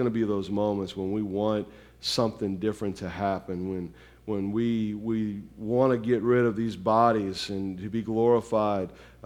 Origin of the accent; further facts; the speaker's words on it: New Orleans, Louisiana, United States; I grew up in New Orleans, and so I know all of the stuff.